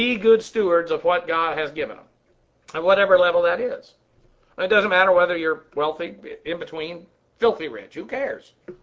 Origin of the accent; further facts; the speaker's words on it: Delaware, United States; also born or lived in Massachusetts; I'm from Delaware. I was born in Massachusetts.